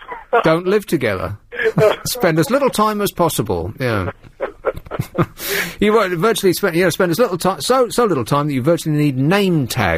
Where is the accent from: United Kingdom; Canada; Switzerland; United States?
United Kingdom; being British